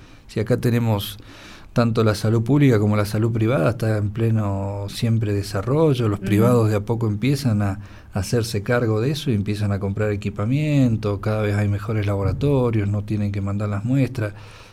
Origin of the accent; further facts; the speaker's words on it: Zapala, Neuquén, Argentina; Neuquén es carísimo y Zapala, por ahí los zapalinos estamos...